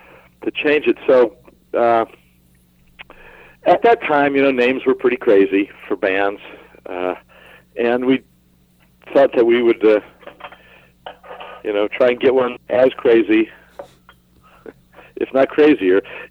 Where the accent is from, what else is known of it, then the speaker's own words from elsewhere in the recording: California, United States; born there; Originally, I was born in Northern California.